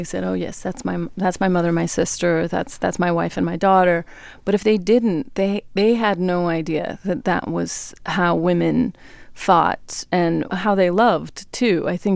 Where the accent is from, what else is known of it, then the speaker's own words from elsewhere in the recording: Sacramento, California, United States; And I knew I wanted to set something that in Sacramento, California, which is my hometown, which I love very much.